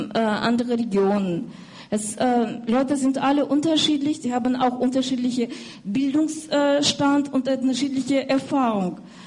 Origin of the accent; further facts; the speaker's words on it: Saint Petersburg, Russia; German is a second language; now in Germany; Ich komme aus Petersburg, ich telefoniere immer mit meinen Freunden aus Petersburg